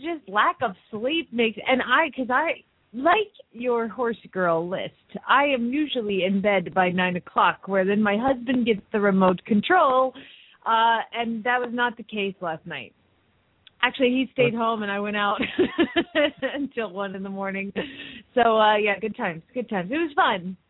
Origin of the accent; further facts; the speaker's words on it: Phoenix, Arizona, United States; from Phoenix, Arizona